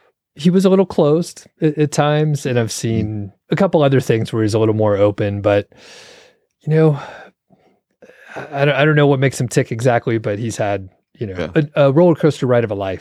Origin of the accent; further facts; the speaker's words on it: Georgia, United States; Another one … I grew up in Georgia and saw … on there, which was cool.